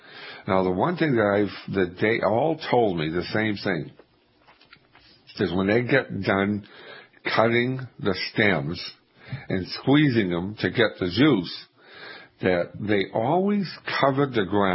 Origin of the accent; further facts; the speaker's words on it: Maine, United States; Well, unfortunately, I grew up in Maine, and that is not hardy there.